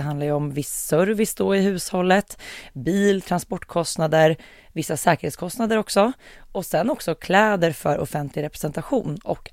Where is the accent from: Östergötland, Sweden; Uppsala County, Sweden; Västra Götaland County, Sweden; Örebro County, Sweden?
Örebro County, Sweden; Nora; Och det kan jag säga att jag saknar lite med att inte bo kvar i Nora, för det var en väldigt fin tradition.